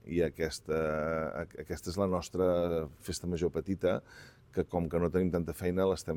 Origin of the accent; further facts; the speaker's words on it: Sant Feliu, Catalonia, Spain; som gent que vivim a Sant Feliu, que som de Sant Feliu, ens sentim de Sant Feliu.